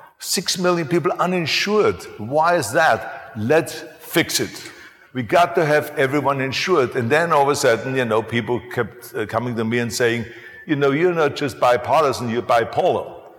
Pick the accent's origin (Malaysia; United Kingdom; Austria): Austria; now in United States; I was born in Austria and I grew up in Austria. So that you have still an Austrian mentality mixed in with the American mentality.